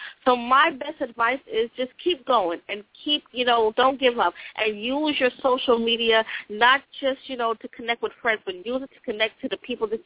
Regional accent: Long Island, New York, United States; I'm from Long Island, New York.

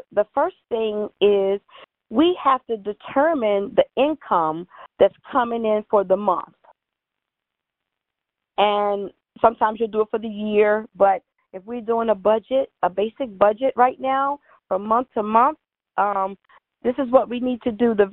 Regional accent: Woodbridge, Virginia, United States; I grew up in the Woodbridge, Virginia area, and I attended high school.

